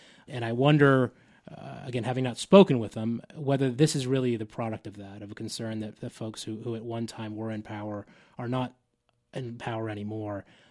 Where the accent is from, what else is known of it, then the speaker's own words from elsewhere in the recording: Asheville, North Carolina, United States; Sure. You know, I grew up in Asheville. We lived here in the mid-80s.